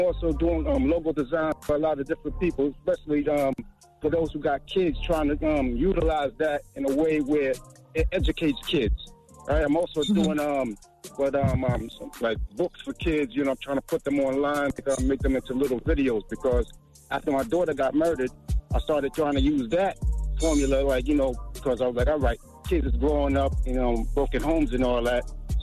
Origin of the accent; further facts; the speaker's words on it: Brooklyn, New York, United States; I'm from Brooklyn, New York, though.